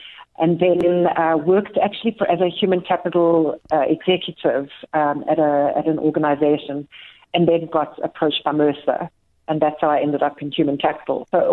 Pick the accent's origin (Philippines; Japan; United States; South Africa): South Africa; Cape Town, Western Cape; I grew up in Cape Town, Nompumalolo